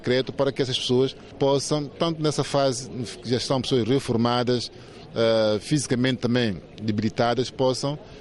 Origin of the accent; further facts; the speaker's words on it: São Tomé & Príncipe; como cidadão, como São Tomense